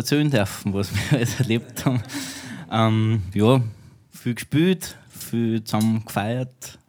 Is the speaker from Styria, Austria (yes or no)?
yes; Styria, Austria; wir kommen aus St. Gallen, Weißenbach, Altmarkt, eher aus der Steiermark.